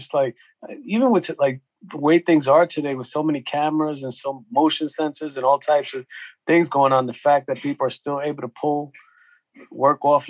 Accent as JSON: {"language": "English", "town": "New York City", "region": "New York", "country": "United States", "tie": "born or raised there", "said": "You know, I grew up here in New York City, so in the late 79, for me, is when I really got that bug."}